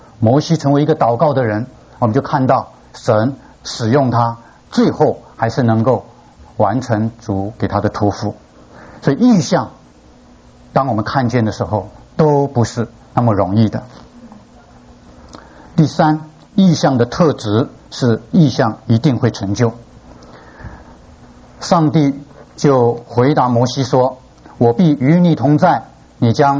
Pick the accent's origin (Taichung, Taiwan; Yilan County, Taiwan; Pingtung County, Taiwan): Pingtung County, Taiwan; Neipu; also born or lived in Northern Taiwan; 而我生长的我的家乡的教会屏东内埔长老教会，是台湾比较大间的，应该不是第一间，就是不是第一大，就是第二大的一个教会。所以从小不觉得客家的教会很弱小